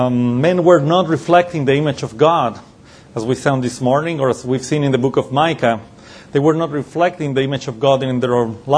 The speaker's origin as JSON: {"language": "English", "country": "Mexico", "tie": "born or raised there", "lives_now": "United States", "said": "At least when I was in Mexico, I grew up in Mexico"}